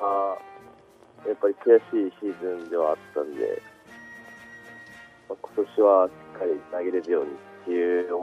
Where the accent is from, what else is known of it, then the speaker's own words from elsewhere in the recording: Hyogo, Japan; は兵庫県になります。